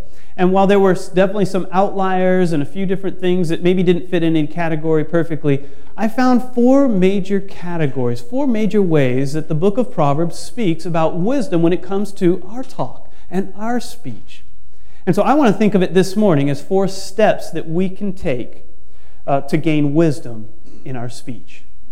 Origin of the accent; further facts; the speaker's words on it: California, United States; I am from California. Most of you know that.